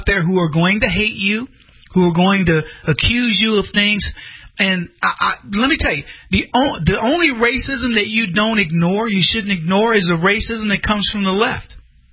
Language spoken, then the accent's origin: English; United States; Obviously, I'm from the United States.